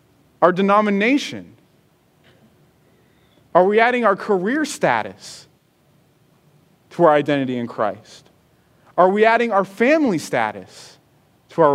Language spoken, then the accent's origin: English; West Virginia, United States; I'm Italian. I'm a fan of the Pittsburgh Steelers. Sorry. I grew up in West Virginia. I'm proud of it.